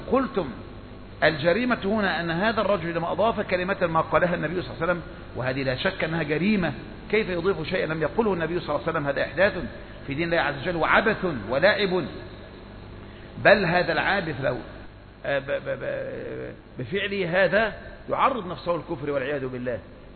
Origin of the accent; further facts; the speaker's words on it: Egypt; انما احنا عندنا في مصر بناكل بالنبي ونشرب بالنبي